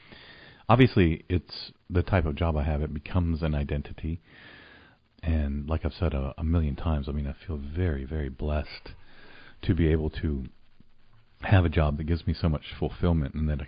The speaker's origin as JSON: {"language": "English", "region": "Oklahoma", "country": "United States", "tie": "born or raised there", "moved": "yes", "lives_now": "Champaign-Urbana, United States", "said": "When I grew up in Oklahoma, I didn't really know any farmers"}